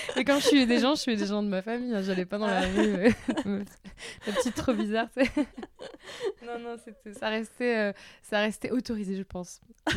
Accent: Toulouse, Occitanie, France; je voulais pas y rester à Toulouse parce que j'étais de Toulouse.

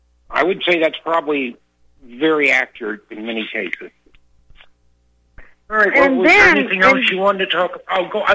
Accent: Deep South, United States; Remember, I grew up in the Deep South where people were only one or two generations removed from slavery.

